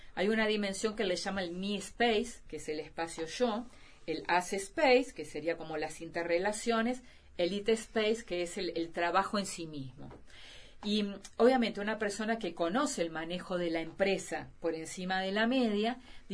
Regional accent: Argentina; Yo hago siempre el chiste que yo soy argentina y tampoco soy perfecta

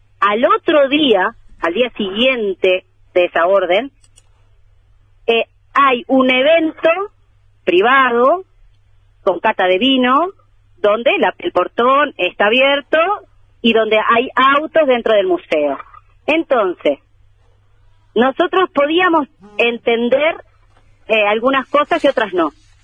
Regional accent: Uruguay; yo como artista uruguaya

